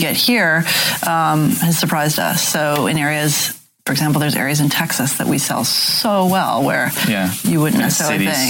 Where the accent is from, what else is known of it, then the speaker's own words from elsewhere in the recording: Canada; I'm Canadian.